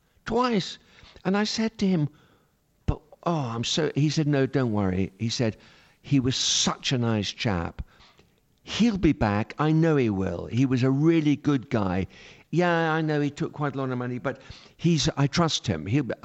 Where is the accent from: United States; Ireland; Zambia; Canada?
Ireland; and I count myself as Irish